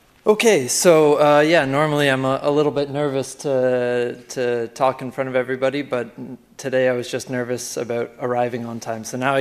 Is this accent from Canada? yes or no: yes; Canada; now in France; I'm from Canada, and I moved to France to work on CryptPad.